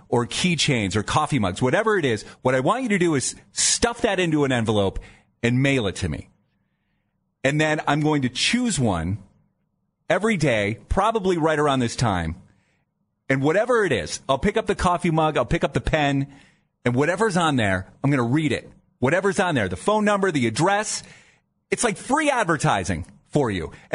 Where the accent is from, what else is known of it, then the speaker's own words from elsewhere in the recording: Dover, Ohio, United States; also born or lived in Canton, United States; So I always say my hometown is Canton because that's where I was born. I lived there until fourth grade, and then my family moved to Dover. And that's where those are my formative years. That, and I lived there until I was in high school.